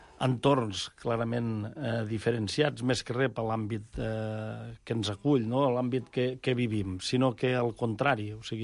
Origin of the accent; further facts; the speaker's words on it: La Palma d'Ebre, Catalonia, Spain; quan jo des d'aquest racó del Priorat de Margalef o del meu poble de la Palma d'Ebre em llevo